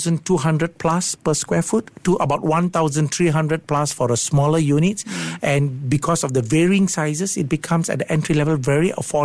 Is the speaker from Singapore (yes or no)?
yes; Singapore; You see, we grew up as Singaporean, as I said, 91% of home ownership.